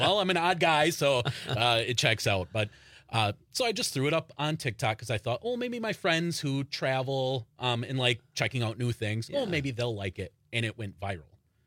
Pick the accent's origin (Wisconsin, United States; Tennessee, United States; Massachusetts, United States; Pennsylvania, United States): Wisconsin, United States; Green Bay; Green Bay.